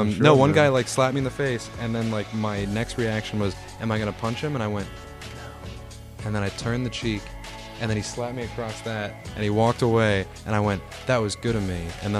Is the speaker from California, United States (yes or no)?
no; Philadelphia, Pennsylvania, United States; Yeah, I'm from Philly.